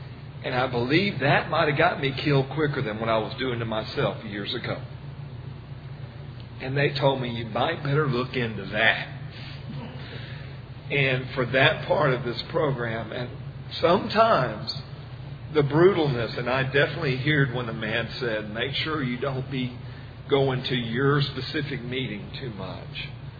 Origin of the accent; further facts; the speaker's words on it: Friendswood, Texas, United States; We're from Friendswood, and it's just a little bit south of Houston.